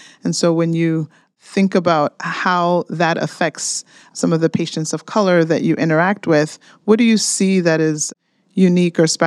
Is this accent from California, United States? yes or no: yes; Los Angeles, California, United States; And it's funny because I'm from South Central LA.